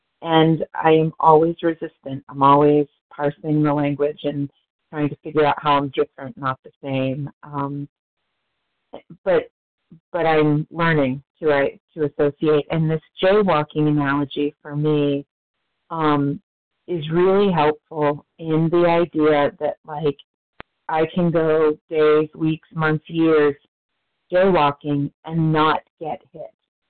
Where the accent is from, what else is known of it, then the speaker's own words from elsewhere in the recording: Pennsylvania, United States; I am from Pennsylvania.